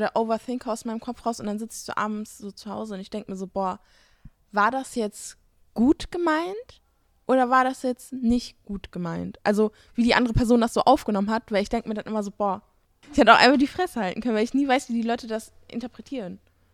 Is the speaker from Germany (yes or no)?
no; Turkey; ja, ich bin auch Türkin